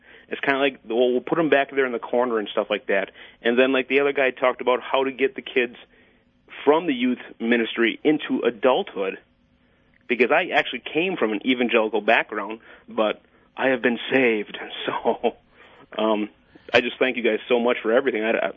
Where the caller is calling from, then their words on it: Madison, Wisconsin, United States; I mean, I'm calling from Madison, where I'm on a business trip